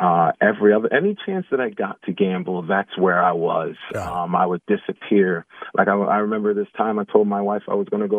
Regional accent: New Jersey, United States; I grew up in Jersey, around Atlantic City area, but never really gambled.

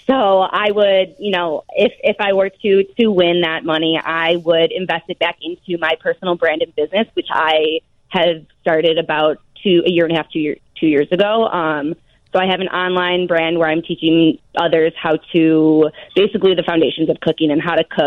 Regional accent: Hinsdale, Illinois, United States; I was actually born and raised out in Hinsdale, but I have, my sister actually lives in Arlington Heights

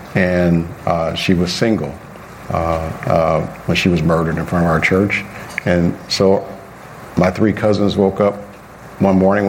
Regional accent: Maywood, Illinois, United States; also born or lived in Bellwood; I mean, I grew up in Maywood and Bellwood, and, you know, I've lost friends, I've lost family members to violence.

